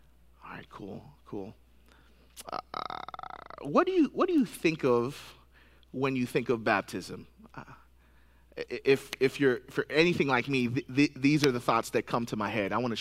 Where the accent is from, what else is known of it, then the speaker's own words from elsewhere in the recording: Tennessee, United States; But because we lived in Tennessee, I grew up in Middle Tennessee, you know, there's this weird belief that winter doesn't come to the South.